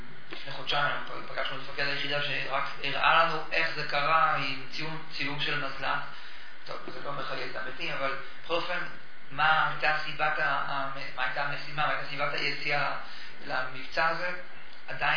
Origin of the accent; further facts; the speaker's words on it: Jerusalem, Jerusalem District, Israel; גדלנו בשכונה סנהדרין המורחבת בירושלים, שכונה אפשר להגיד אפילו אולי עם גוון חרדי כלשהו